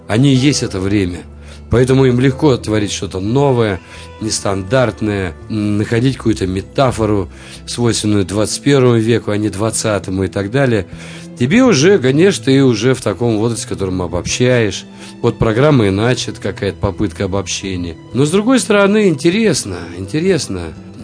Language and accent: Russian; Nalchik, Kabardino-Balkaria, Russia; also born or lived in Kolyma; Я родился на Колыме, жил там в Нальчике, на Кавказе, мое детство.